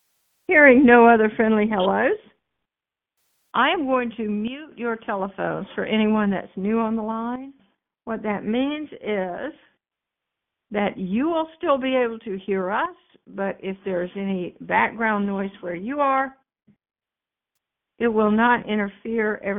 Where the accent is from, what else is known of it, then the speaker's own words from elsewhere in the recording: Kirkland, Washington, United States; Well, actually, I'm from Kirkland, so he might not know what I meant.